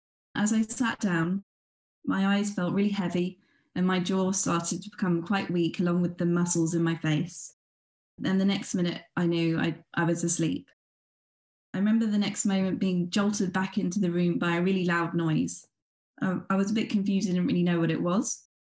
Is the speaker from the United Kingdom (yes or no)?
yes; London, United Kingdom; So I was born and raised in London, in England.